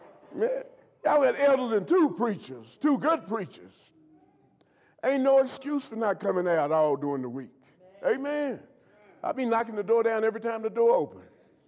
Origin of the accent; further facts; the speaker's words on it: Missouri, United States; that wasn't going to fly with me because I'm from Missouri.